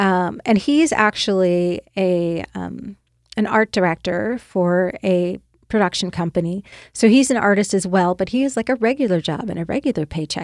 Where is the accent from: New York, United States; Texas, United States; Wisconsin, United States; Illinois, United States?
Wisconsin, United States; Brown Deer; with the rec department in Brown Deer, where I grew up in Wisconsin.